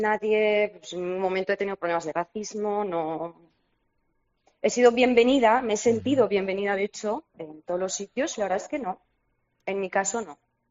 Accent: Romania; Spanish is a second language; moved away as an adult; now in Spain; mucho más abierta que la gente que yo conocía en mi país, ¿no? En Rumanía.

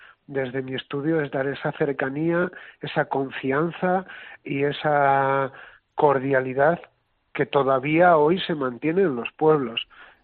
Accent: Arrabalde, Castile and León, Spain; also born or lived in Morales del Rey; Arrabalde como Morales del Rey, que son los pueblos de donde yo vengo.

